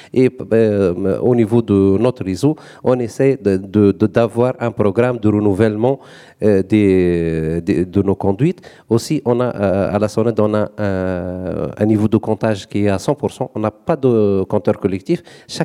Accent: Tunisia; Bon, je suis neutre ici, donc je suis tunisien

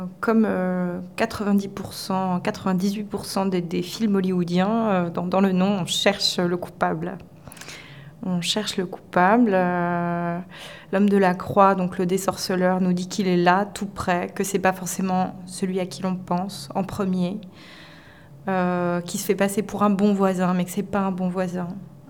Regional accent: Hauts-de-France, France; comme je viens du Nord

